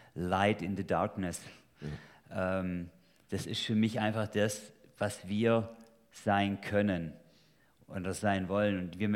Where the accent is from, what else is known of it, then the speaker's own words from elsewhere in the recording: Germany; Ja, also wir als Deutsche, wir hatten auch die Phase, wo es dann hieß, wir sind ein Volk.